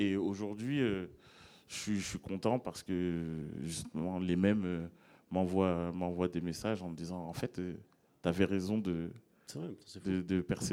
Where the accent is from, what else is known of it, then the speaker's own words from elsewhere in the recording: Boulogne-Billancourt, Île-de-France, France; moi, je suis originaire de Boulogne-Billancourt, qui est une des capitales du rap.